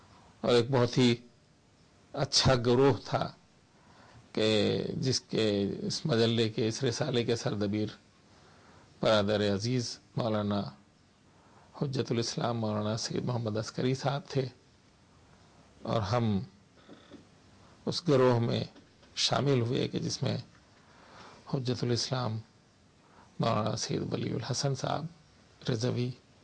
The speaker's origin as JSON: {"language": "Urdu", "town": "Jaunpur", "region": "Uttar Pradesh", "country": "India", "tie": "born or raised there", "said": "1955 ہے، اور میرا وطن یو پی کا ایک مشہور پرانا شہر جونپور ہے۔"}